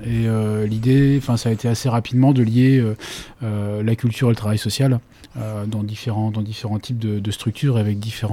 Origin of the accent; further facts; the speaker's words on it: Pré-en-Pail, Pays de la Loire, France; moi je suis issu de la campagne du Nord-Mayenne, Pré-Empaille